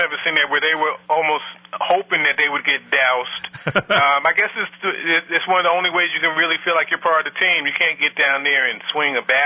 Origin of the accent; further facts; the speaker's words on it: Brooklyn, New York, United States; I grew up in Brooklyn, a Mets fan, and he's one of my heroes.